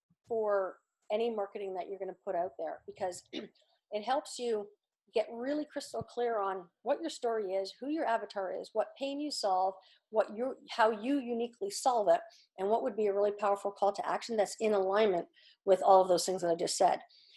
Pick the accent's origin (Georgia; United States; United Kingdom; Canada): Canada; and I'm a Canadian.